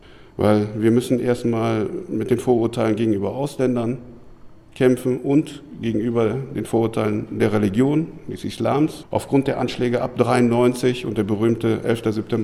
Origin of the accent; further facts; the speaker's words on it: Münster, North Rhine-Westphalia, Germany; Ich bin aufgewachsen in Kinderhaus zwischen den Hochhäusern und bin 42 Jahre